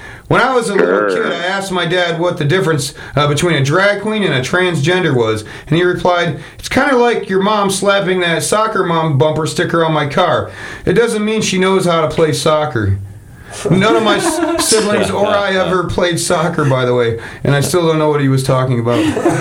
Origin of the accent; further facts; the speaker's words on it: Grand Rapids, Michigan, United States; a teen from my hometown, Grand Rapids, Michigan